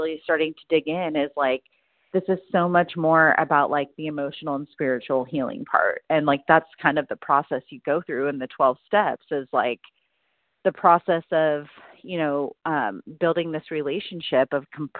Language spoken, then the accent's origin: English; Oregon, United States; I'm from Oregon.